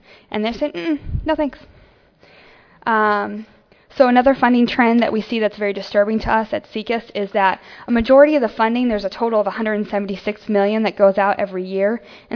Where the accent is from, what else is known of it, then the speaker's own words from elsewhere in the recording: Illinois, United States; I chose my home state of Illinois here.